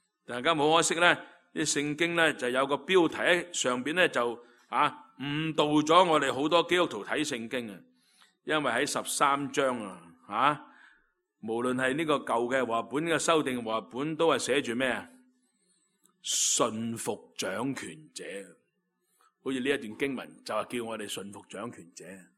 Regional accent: Hong Kong; 今天我们香港人都一样

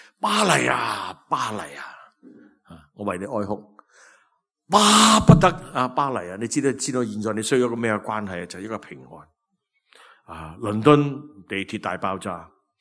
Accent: Guangdong, China; 我哋广东人讲嘢系嘛呀一轮先

